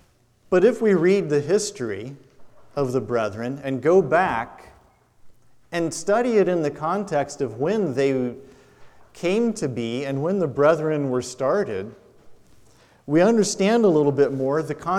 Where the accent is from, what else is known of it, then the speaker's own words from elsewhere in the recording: United States; One of the things I've realized as I've traveled and met Christians from other countries is, as an American believer, I kind of had this attitude that we were somehow superior.